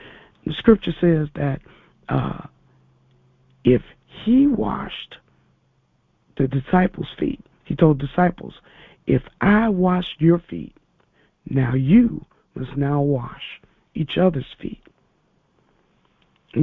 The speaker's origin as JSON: {"language": "English", "town": "Chicago", "region": "Illinois", "country": "United States", "said": "I was a really big basketball fan, I'm from Chicago."}